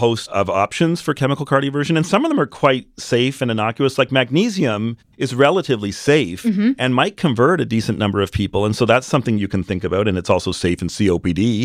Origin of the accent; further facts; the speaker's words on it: Canada; Well, I'm both Canadian and American, so I straddle the argument